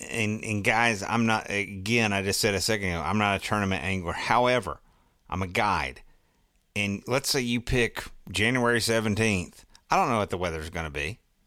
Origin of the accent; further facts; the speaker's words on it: Tennessee, United States; because they're from Wisconsin, I'm from Tennessee, and I cracked up.